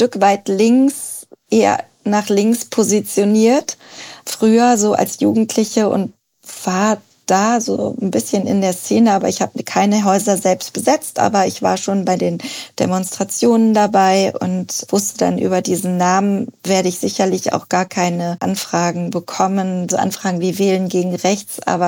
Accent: North Rhine-Westphalia, Germany; now in Berlin, Germany; Also mein Vater kommt aus Berlin, meine Mutter aus Bayern. Ich bin in NRW aufgewachsen.

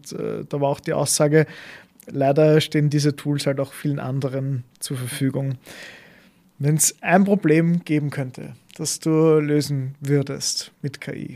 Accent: Lower Austria, Austria; bin selber Niederösterreicher.

